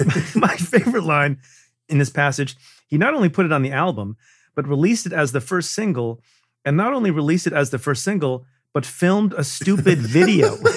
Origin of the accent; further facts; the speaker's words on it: Eatontown, New Jersey, United States; I grew up in Jersey. I don't know if we've ever talked about this. My dad was a practicing pediatrician in Asbury Park for 50 years.